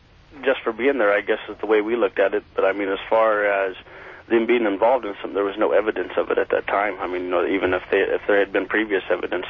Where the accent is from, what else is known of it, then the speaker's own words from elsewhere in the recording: United States; being American, being in war, and being there